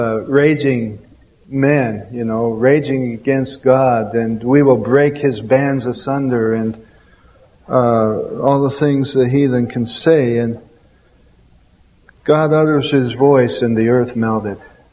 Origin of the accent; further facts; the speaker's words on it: Japan; I grew up in Japan, where Buddhism is a predominant religion